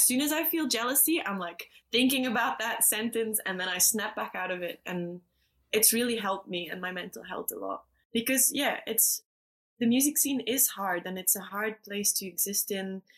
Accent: Belgium; now in Australia; Well, I guess I'm from Belgium. Well, not I guess. I am from Belgium.

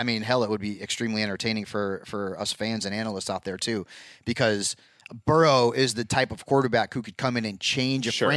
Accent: Connecticut, United States; I'm from Connecticut, not for nothing. I don't want to go back there.

